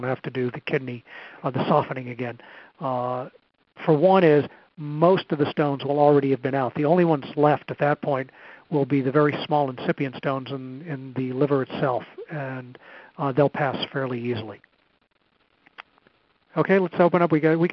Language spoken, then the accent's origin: English; New England, United States; So if growing up in New England, as I said, every year in the fall, the Macintosh apples would come in.